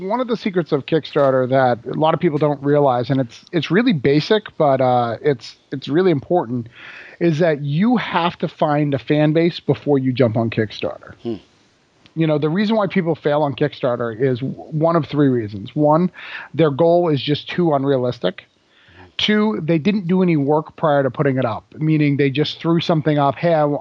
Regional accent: New Hampshire, United States; moved away; You know, I came to Florida. I moved to Florida from New Hampshire to be in film.

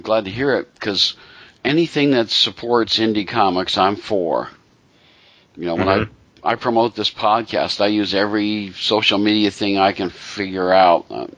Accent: Pennsylvania, United States; You've mentioned my hometown area. That's where I'm from. I'm from a suburb of Scranton originally.

